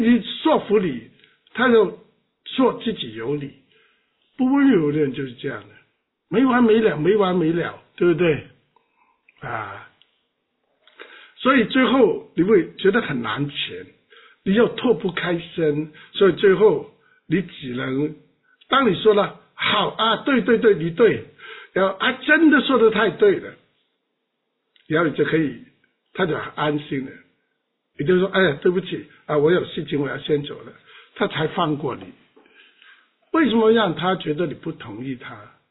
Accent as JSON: {"language": "Chinese", "region": "Guangdong", "country": "China", "accent": "Cantonese", "said": "我们广东话就拉人"}